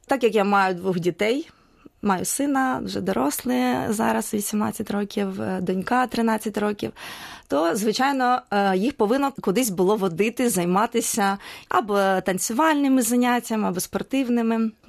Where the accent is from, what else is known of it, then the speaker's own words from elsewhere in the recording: Makiivka, Donetsk Oblast, Ukraine; born there; Сама я народилася в місті Макіївка Донецької області.